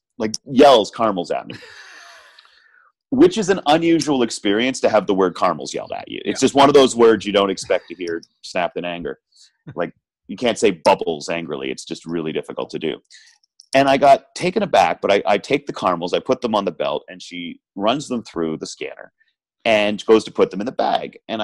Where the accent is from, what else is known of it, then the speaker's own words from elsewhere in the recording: Canada; And as a Canadian, you know, I've apologized to things I've tripped over, let alone people.